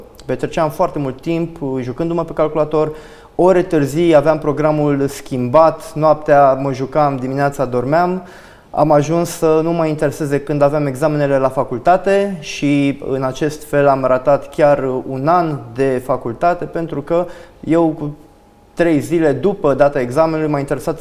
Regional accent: Bucharest, Romania; am crescut, am copilărit în București.

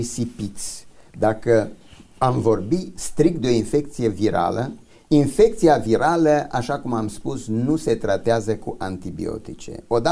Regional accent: Romania; noi ca români exagerăm foarte tare cu antibioticele

